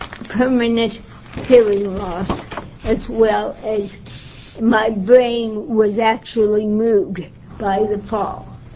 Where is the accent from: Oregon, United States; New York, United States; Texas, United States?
Oregon, United States; Eugene; Mr. Chair, members of the committee, I'm … from Eugene, Oregon.